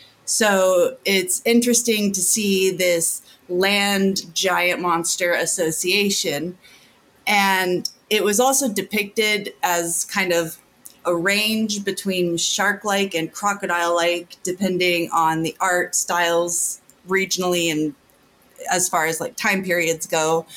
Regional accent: Texas, United States; I would go see dinosaur tracks near where I grew up in Texas

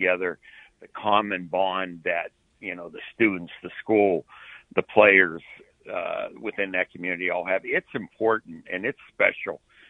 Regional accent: Pittsburgh, Pennsylvania, United States; I grew up in Pittsburgh, Western Pennsylvania in the 60s and 70s.

